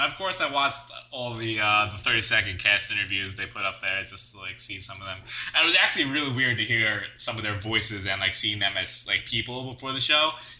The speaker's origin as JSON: {"language": "English", "region": "New York", "country": "United States", "accent": "New York", "said": "I'm sure she can complain about my New York accent. I'm sure I have one."}